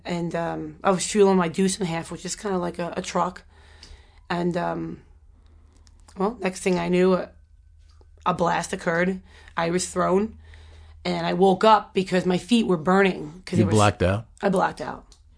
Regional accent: New York, United States; probably because I'm a New Yorker and I'm so outspoken.

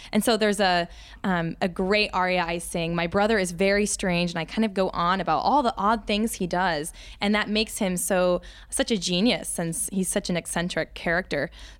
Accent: Johnston, Iowa, United States; I grew up in Johnston, Iowa. I sang all my life. I got my undergrad at the University of Iowa in voice and ethics and public policy.

